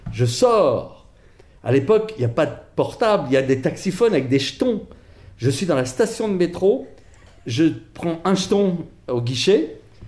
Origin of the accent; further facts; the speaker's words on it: Northern Ireland, United Kingdom; j'ai été élevé en Irlande, j'ai connu, moi, les premières stations pirates avant tout le monde.